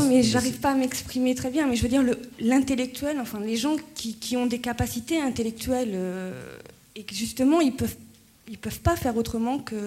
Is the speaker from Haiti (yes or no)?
no; France; Je suis française